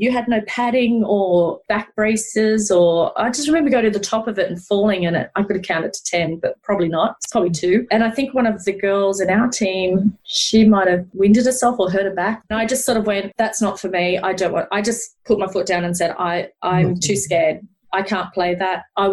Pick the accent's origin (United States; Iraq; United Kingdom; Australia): Australia; I mean, we love Australia. I mean, I'm Australian. I've lived in different cities in Australia, but there's something special about Sydney